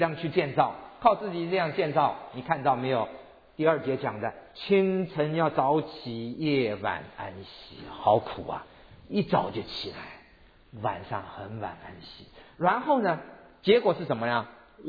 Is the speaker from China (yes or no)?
no; Taiwan; 我小的时候在台湾长大啊，我十岁到十一岁的时候，我喜欢养鸽子。